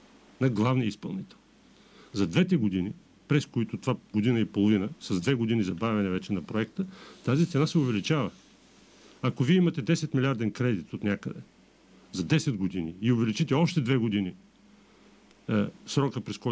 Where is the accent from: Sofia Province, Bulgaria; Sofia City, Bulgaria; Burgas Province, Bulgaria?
Burgas Province, Bulgaria; Burgas; born there; аз между другото също съм роден в Бургас